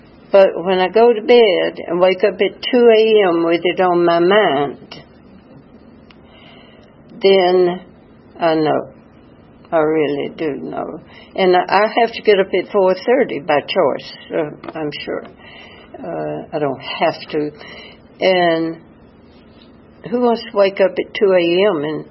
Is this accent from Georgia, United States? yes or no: yes; LaGrange, Georgia, United States; born there; that I was born in LaGrange, Georgia, married at 16, had three children.